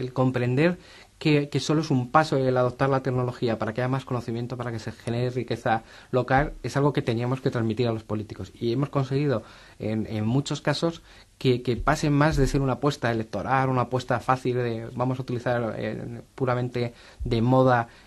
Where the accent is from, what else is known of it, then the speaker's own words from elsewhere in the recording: Extremadura, Spain; yo digo que soy extremeño